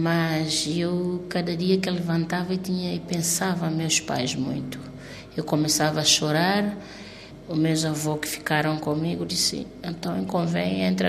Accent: Cape Verde; principalmente nós que viemos de Cabo Verde

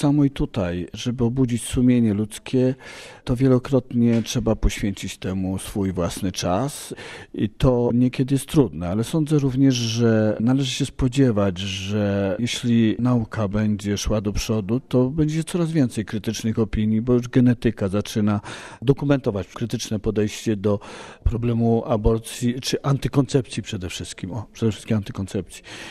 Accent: Kraków, Lesser Poland, Poland; jestem lekarzem ginekologiem z Krakowa.

